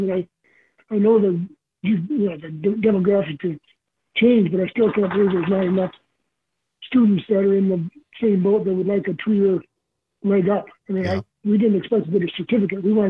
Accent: Wisconsin, United States; I grew up in Sauk County on a farm in a house that did not have indoor plumbing.

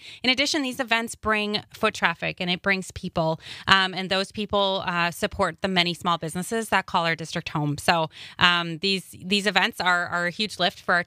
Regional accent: Manitowoc, Wisconsin, United States; I'm from Manitowoc, so we pronounce it Berenstein's.

